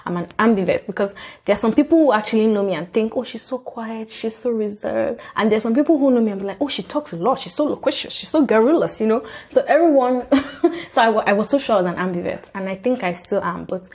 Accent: Port Harcourt, Rivers, Nigeria; I grew up in Port Harcourt River State, Nigeria.

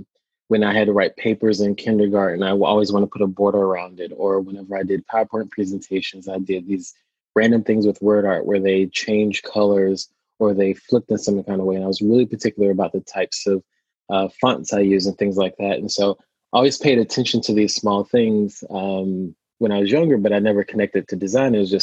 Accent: the Carolinas, United States; now in Pacific Northwest, United States; who'd have thunk that a gay Black man in the South would end up in the Pacific Northwest? So I'm from the Carolinas, both North and South. I spent time in both.

